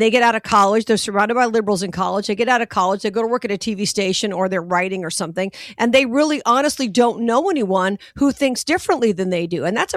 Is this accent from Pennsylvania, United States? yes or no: no; Las Vegas, Nevada, United States; my hometown, Vegas.